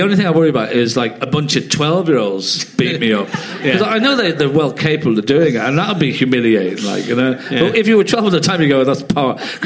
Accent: Ireland; when I was growing up in Ireland

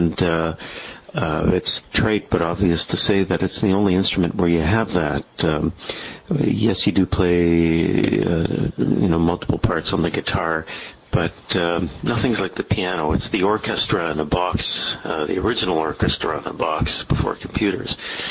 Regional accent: Toronto, Ontario, Canada; I'm exactly from Toronto. Born here and always lived here, except for my 3 years in Ottawa at the U of O.

